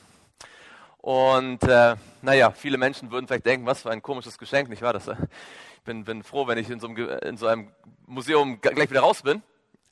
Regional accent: Neubukow, Mecklenburg-Vorpommern, Germany; wie Sie an meiner Sprache hören können. Bin ich kein Schweizer und auch nicht mal ein Süddeutscher. Ich komme aus dem hohen Norden Deutschlands, geboren in dieser wunderschönen Stadt hier, die Sie vermutlich nicht kennen. Die Stadt heißt Neubukow, liegt so zwischen Wismar und Rostock

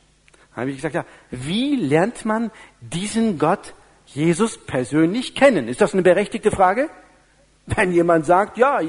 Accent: Northern Germany, Germany; now in Upper Bavaria, Germany; Und es hat viele Jahre gebraucht, als Preuße, als Norddeutscher, ja, Preuße in Oberbayern, die Landschaft zu lieben.

